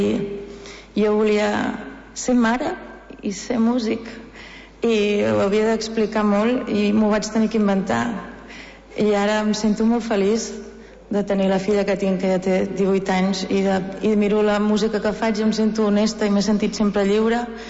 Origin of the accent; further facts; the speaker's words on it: Catalonia, Spain; Jo sóc de l'Empordà, sóc d'aquell paisatge. A mi em van apuntar a música, vaig anar dels 3 anys als 18 anys a l'Escola de Música Rita de Ferrer.